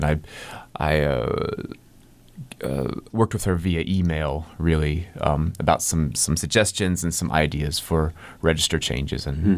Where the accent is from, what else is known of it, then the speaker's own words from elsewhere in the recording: North Carolina, United States; I should mention that Carolina is from my home state of North Carolina, so I'm particularly proud of that.